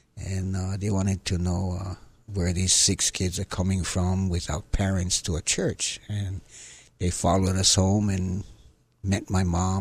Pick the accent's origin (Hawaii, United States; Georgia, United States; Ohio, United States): Hawaii, United States; Honolulu; I grew up in the Makiki area when I was a little boy. There's 6 of us. Raised by our mom after a divorce, single mom raising 6 kids, Makiki, right in the heart of Makiki.